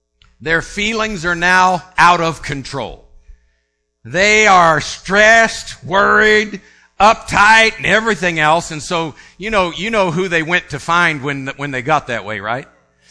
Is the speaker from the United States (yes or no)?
yes; Tampa, Florida, United States; I born and raised in Tampa, Florida, lived in Odessa, Florida, and everywhere in Florida at that time